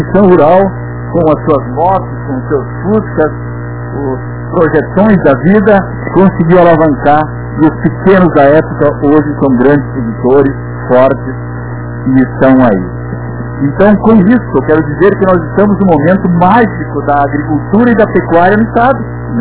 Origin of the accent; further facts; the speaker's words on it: São Marcos, Rio Grande do Sul, Brazil; Eu sou aqui certinho, né, de São Marcos, aqui, natural aqui de São Marcos, moro em São Marcos ainda, sou da Serra